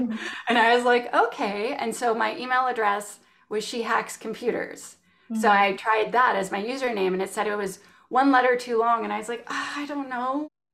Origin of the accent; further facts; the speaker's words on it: Canada; accent: Canadian; And I live in Canada. I'm Canadian. That is my accent.